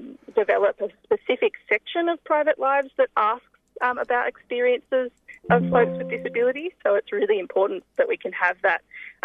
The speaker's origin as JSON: {"language": "English", "town": "Hobart", "region": "Tasmania", "country": "Australia", "tie": "born or raised there", "said": "So I grew up in Lutruwita, Tasmania, in the south, in Hobart, a country area out of the south of Hobart."}